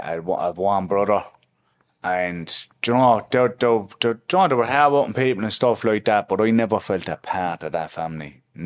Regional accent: Limerick, Munster, Ireland; So I'm from Limerick City. I'm from the posh side of Limerick City, actually.

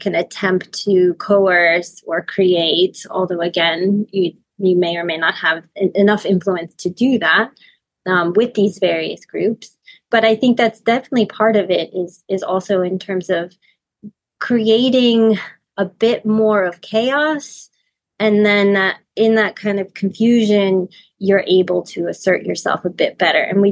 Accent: United States; I'm also American

